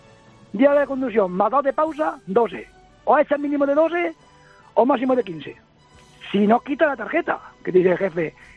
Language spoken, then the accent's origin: Spanish; Córdoba, Andalusia, Spain; Soy de Córdoba